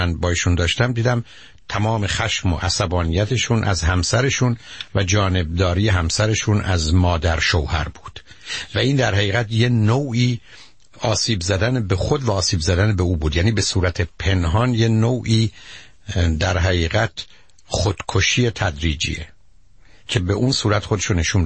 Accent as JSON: {"language": "Persian", "country": "Iran", "moved": "yes", "said": "36 سال اینجا زندگی میکنم، حرکت میکنم، چون من شهر رو میشناسم فکر کنم شهر رو منو میشناسه. بنابراین ما که از ایران آمدیم"}